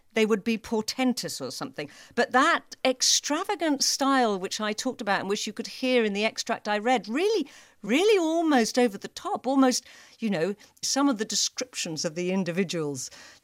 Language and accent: English; England, United Kingdom; accent: English; of course, I'm reading it in my English accent that I'm stuck